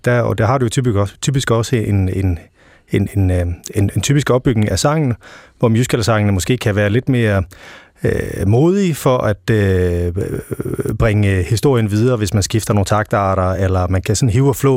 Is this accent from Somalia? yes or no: no; Sweden; now in Denmark; Jamen, jeg har jo spillet meget klaver som ung og opvokset i Sverige. Der er den lille tone her. Men da vi flyttede til Danmark